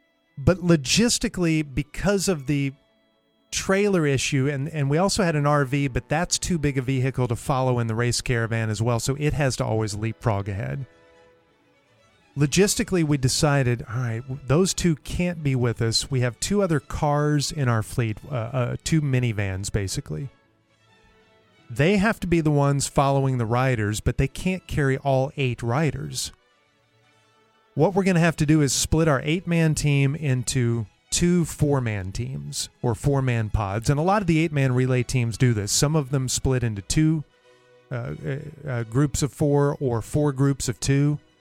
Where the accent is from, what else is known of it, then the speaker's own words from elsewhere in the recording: Dallas, Texas, United States; me, so we're both from Dallas